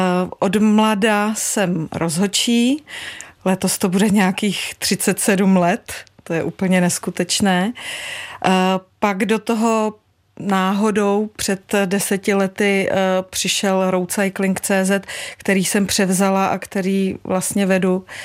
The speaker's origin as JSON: {"language": "Czech", "town": "Rumburk", "region": "Ústí nad Labem Region", "country": "Czechia", "said": "v té je Rumburg, odkud pocházím z Rumburku"}